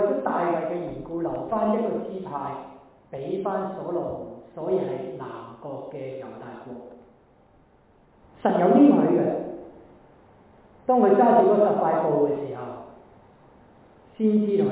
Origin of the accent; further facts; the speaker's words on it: Hong Kong; 我哋香港人翻到花錢噶嘛